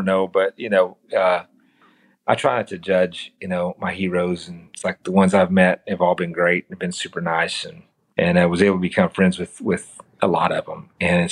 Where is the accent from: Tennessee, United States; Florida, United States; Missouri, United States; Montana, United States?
Missouri, United States; Donovan; So we grew up in the same town. So we grew up in Donovan. Donovan, Missouri is our hometown. It's a beautiful little town in southeast Missouri.